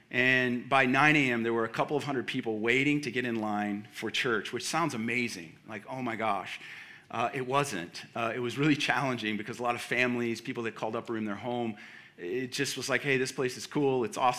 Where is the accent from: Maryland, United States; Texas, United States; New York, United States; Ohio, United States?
Texas, United States; Dallas; I'm from Dallas.